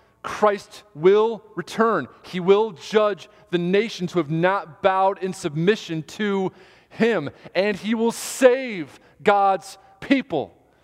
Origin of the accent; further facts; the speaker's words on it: New York, United States; I'm from New York, so shoveling was a daily occurrence.